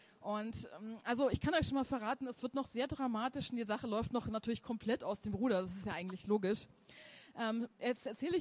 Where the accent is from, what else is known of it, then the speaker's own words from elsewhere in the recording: Bavaria, Germany; wie wir es bei uns in Bayern mit Brennholz macht.